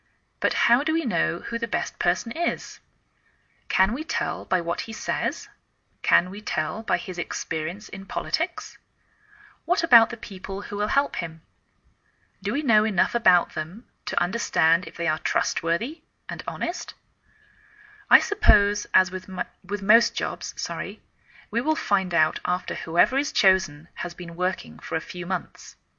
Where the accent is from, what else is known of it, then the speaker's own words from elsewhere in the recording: England, United Kingdom; now in United States; I am English. I live in the northwest of the United States